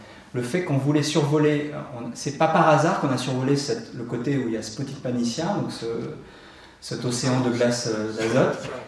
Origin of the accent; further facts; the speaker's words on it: France; parce que je suis français